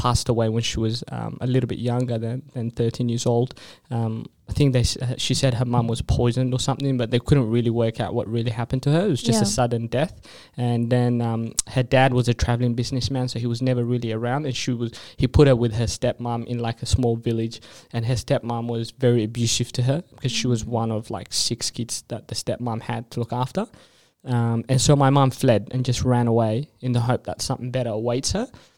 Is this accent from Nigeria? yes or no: no; Perth, Western Australia, Australia; also born or lived in Sudan; I'm Ethiopian, but then I was born in Sudan and I grew up in Perth.